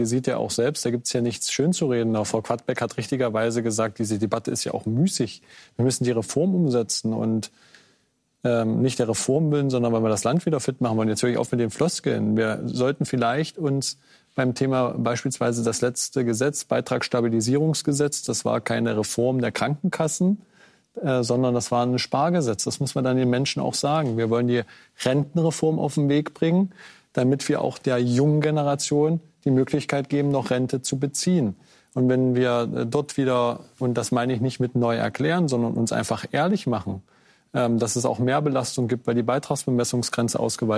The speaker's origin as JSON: {"language": "German", "region": "Saxony-Anhalt", "country": "Germany", "said": "Sehen Sie mir nach, ich komme aus Sachsen-Anhalt."}